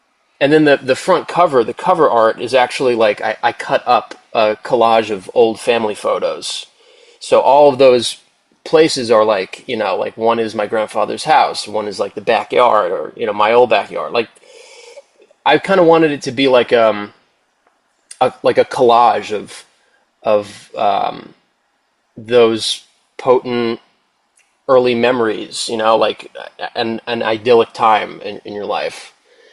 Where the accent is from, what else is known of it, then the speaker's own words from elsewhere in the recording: Bethpage, New York, United States; I grew up in Bethpage, and I had all my family was basically like within like a 5 or 10 minute commute. So it was like this very tight-knit, small, idyllic upbringing.